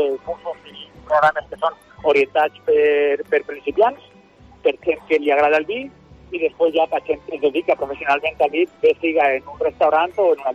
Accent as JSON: {"language": "Catalan", "town": "Valencia", "region": "Valencian Community", "country": "Spain", "said": "aquí a València, que és d'on soc."}